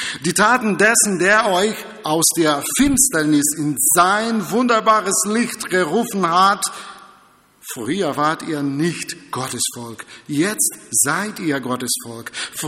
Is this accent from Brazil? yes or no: yes; Brazil; German is a second language; now in Germany; Als Brasilianer ist man ein bisschen öfters so anders, so sagen.